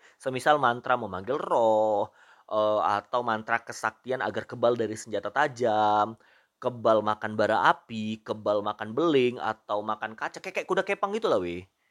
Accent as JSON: {"language": "Indonesian", "town": "Medan", "region": "North Sumatra", "country": "Indonesia", "said": "Ini logat aku udah Jawa kali kan, ya. Aku memang orang Medan ya, aku orang Medan, tapi ketahuilah bahwasanya suku aku Jawa. Aku puja kesuma ya. Jadi medokku udah oke lah ya."}